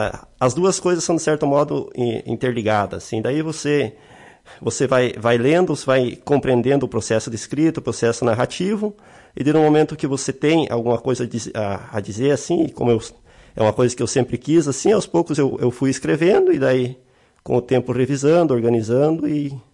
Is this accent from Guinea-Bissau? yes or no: no; Barracão, Rio Grande do Sul, Brazil; now in Lagoa Vermelha, Brazil; Eu sou natural do município de Barracão, que é como se fosse um filho também de Lagoa Vermelha.